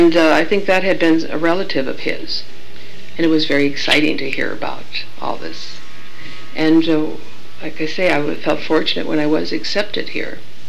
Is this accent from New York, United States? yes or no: no; Stevens Point, Wisconsin, United States; also born or lived in Milwaukee; I was born in Milwaukee, had temporarily gone to Philadelphia for a few months, I'm told, and moving back to Wisconsin, to northern Wisconsin, all my formative years were in a town called Stevens Point, Wisconsin.